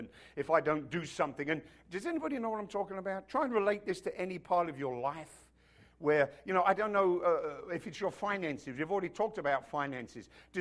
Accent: United Kingdom; maybe because I'm British and we're not that good at panicking.

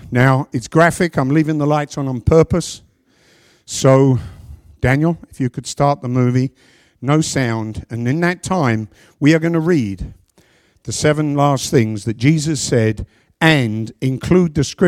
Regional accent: England, United Kingdom; born there; I wasn't born here. I was born in England.

